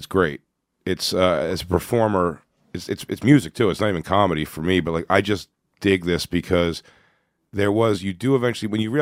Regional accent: Philadelphia, Pennsylvania, United States; Philadelphia.

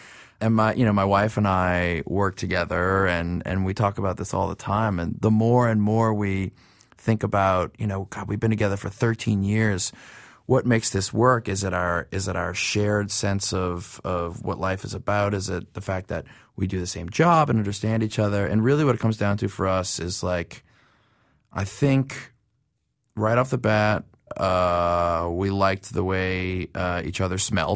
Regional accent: New Orleans, Louisiana, United States; born or raised there

